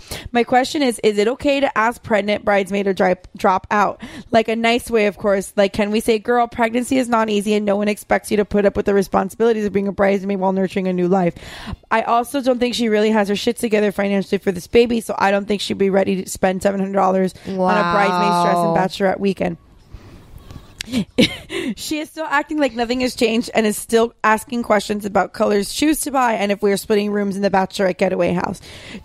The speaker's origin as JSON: {"language": "English", "country": "United States", "tie": "born there", "said": "I love the U.S. It's my favorite country ever. I was born in America."}